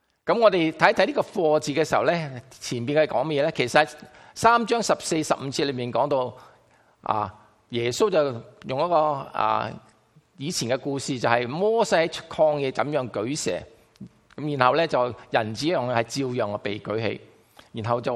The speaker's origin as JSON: {"language": "Chinese", "country": "China", "said": "我们中国人以前呢就比较没有好过多讲爱的字"}